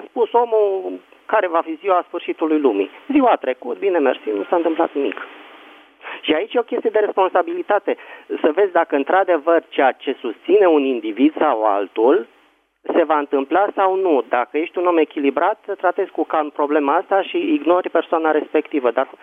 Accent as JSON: {"language": "Romanian", "region": "Bucharest", "country": "Romania", "said": "din București."}